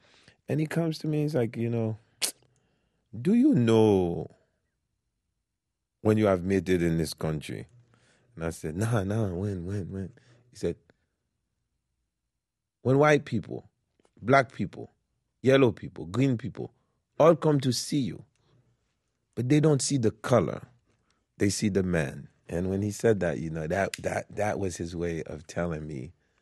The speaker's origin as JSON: {"language": "English", "country": "Haiti", "second_language": "English", "moved": "yes", "lives_now": "Brooklyn, United States", "said": "Yes, when I came from Haiti, my dad brought us to Marlboro Projects in Brooklyn. He clearly had a plan for the kids. We couldn't speak English that well, me and my brother."}